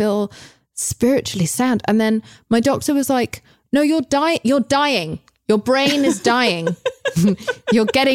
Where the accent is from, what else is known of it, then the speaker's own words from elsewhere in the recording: England, United Kingdom; I love a swear word. I'm English.